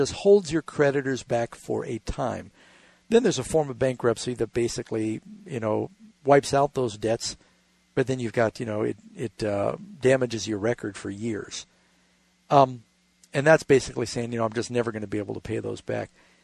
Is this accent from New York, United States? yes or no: yes; New York City, New York, United States; when I grew up in New York City and we had a block party